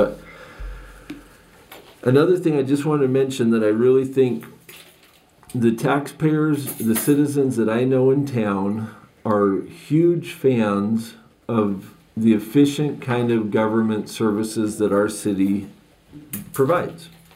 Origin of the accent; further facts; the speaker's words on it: Junction City, United States; I think people love Junction City. This is our hometown.